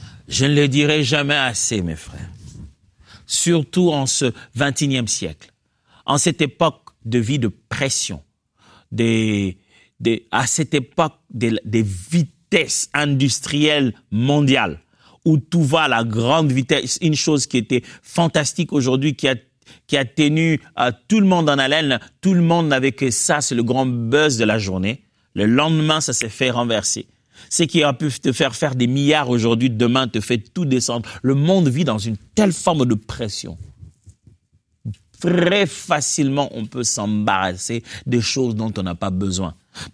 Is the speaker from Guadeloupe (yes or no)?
no; Kinshasa, DR Congo; j'ai grandi au Congo, à Kinshasa.